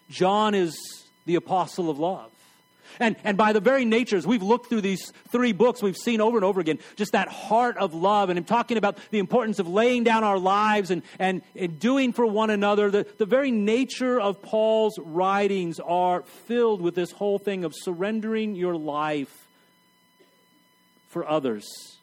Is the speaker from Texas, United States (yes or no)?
yes; El Paso, Texas, United States; I'm from West Texas, okay? I'm from El Paso, Texas. I know nothingness. Okay, I know vast expanses, hundreds of miles of nothingness.